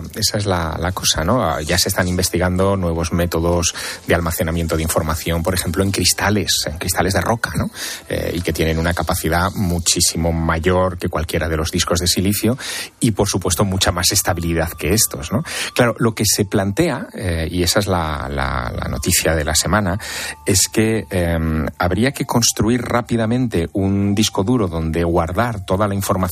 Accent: Aragon, Spain; Me quieren mucho en Aragón, es verdad. Y yo quiero mucho a mi tierra, claro, lógicamente.

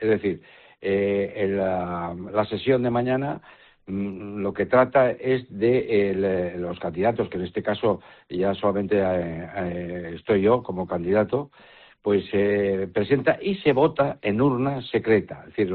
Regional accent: Navarre, Spain; pues trabajo por Navarra y por mi tierra, que es lo que más puedo querer.

